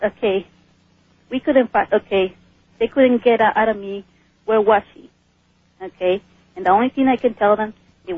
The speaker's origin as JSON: {"language": "English", "town": "Akron", "region": "Ohio", "country": "United States", "said": "I'm from Akron, Ohio."}